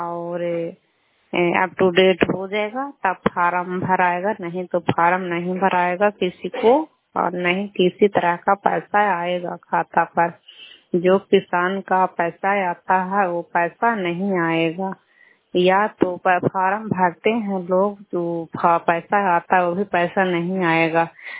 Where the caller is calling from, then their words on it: Nagarnausa, Bihar, India; श्यामा पंचायत से, नगर नौसा ब्लॉक से, नालंदा जिला।